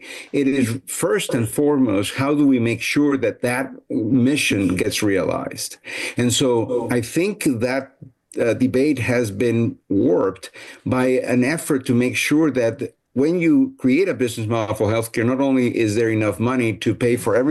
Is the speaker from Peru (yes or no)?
yes; Peru; English is a second language; now in United States; I'm originally from Peru, and I've done all my career in the United States, all my clinical career in the United States.